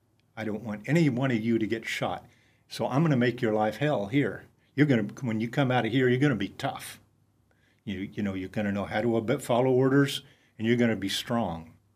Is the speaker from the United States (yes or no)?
yes; United States; So I thought, well, you know, I'm an American.